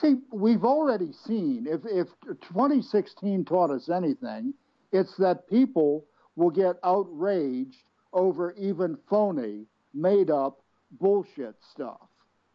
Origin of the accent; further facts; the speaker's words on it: Virginia, United States; Yeah, in my home state, of all places.